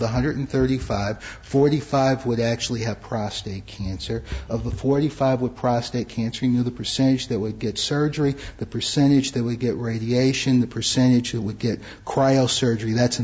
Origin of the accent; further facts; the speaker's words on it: Detroit, Michigan, United States; You know, I'm from Detroit. I'm a little slow.